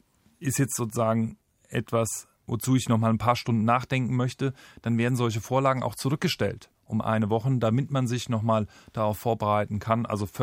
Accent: Oberstdorf, Bavaria, Germany; born there; Ich komme nun mal gebürtig aus Oberstdorf, aus dem Oberallgäu.

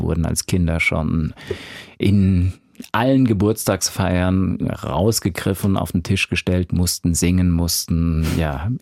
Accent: Erfenbach, Rhineland-Palatinate, Germany; also born or lived in Kaiserslautern; ich bin natürlich in Kaiserslautern geboren, groß geworden in Erfenbach und gelebt habe ich lange Zeit im Ortsteil Lampertsmühle.

